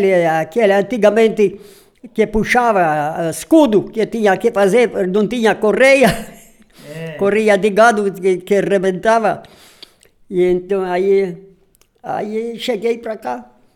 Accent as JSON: {"language": "Portuguese", "town": "Áurea", "region": "Rio Grande do Sul", "country": "Brazil", "tie": "born there", "said": "Primeira colônia onde que eu nasci, lá em Áurea. Ela também, Vila Áurea. Mas Erechim, está registrada também."}